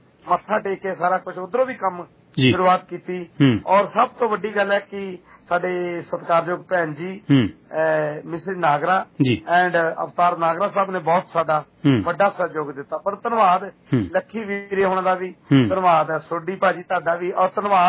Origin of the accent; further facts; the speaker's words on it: Punjab, India; ਪਰ ਅਸੀਂ ਦੁਆਬੇ ਵਾਲੇ ਹਮੇਸ਼ਾ ਹੀ ਉਹਨਾਂ ਨੂੰ ਤਤਪਰ ਰਹਿੰਦੇ ਆ